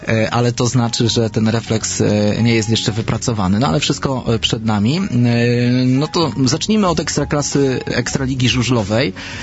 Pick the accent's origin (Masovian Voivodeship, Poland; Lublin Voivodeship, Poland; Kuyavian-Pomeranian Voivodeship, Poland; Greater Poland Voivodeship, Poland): Kuyavian-Pomeranian Voivodeship, Poland; Bydgoszcz; born there; urodziłem się w Bydgoszczy